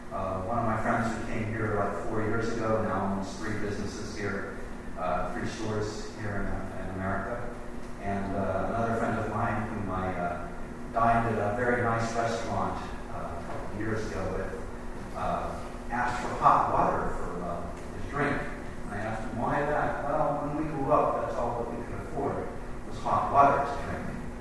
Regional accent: Norway; now in United States; My family came here in the 60s, and we came from Norway, which was a little bit poor at the time. Now it's a rich country.

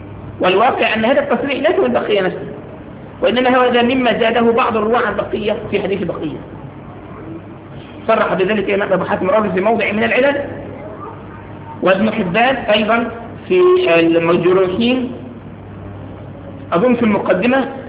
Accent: Egypt; ده مش طعن في المصريين، أنا مصري

